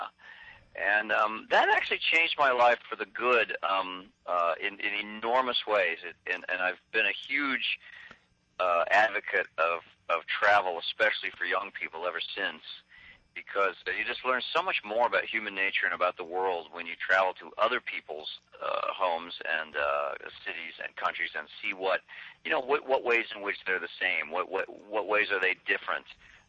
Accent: Tulsa, Oklahoma, United States; I grew up in Tulsa, Oklahoma, for the most part.

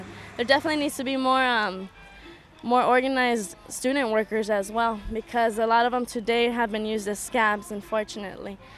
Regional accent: Los Angeles, California, United States; born there; I was born here. I was born in Los Angeles. So I'm 18 years old.

